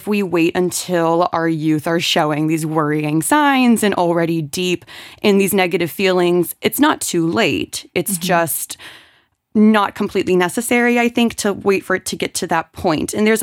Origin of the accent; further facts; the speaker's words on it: Florida, United States; moved away as an adult; now in Luxembourg; So I am American. I'm originally from the state of Florida. I've been living in Europe for almost 9 years now.